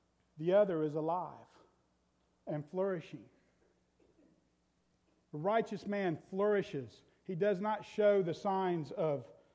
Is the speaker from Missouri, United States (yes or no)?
no; Florida, United States; You know, growing up in Florida, we lived right in front of an orange grove.